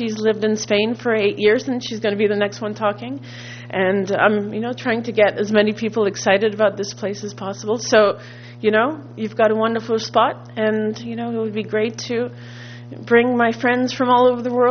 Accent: San Francisco, California, United States; I'm also from San Francisco. I'm in Morro Bay every other weekend, I would say.

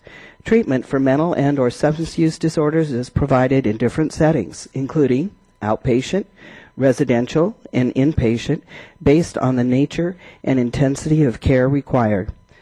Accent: Cambria, California, United States; I am, I'm from Cambria, and I'm a person in long-term recovery.

